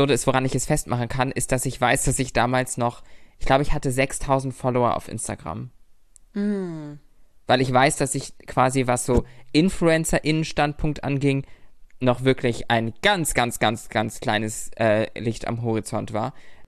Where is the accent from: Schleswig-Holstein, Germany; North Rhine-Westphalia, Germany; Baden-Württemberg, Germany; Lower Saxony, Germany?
Schleswig-Holstein, Germany; Lübeck; Good old Lübeck, ja. Ich habe da immer gesessen im alten Kinderzimmer von meinem Bruder und habe da runtergeschrieben.